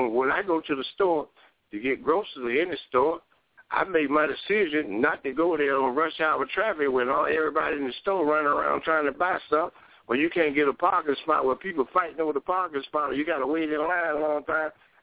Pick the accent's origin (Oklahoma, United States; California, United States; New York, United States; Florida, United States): Florida, United States; I'm from Florida. Y'all know about Florida hurricane.